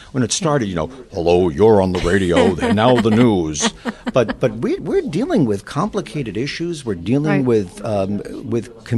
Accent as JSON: {"language": "English", "town": "Brooklyn", "region": "New York", "country": "United States", "said": "Well, I'm from Brooklyn, and if I go back to what I was in theater as a kid"}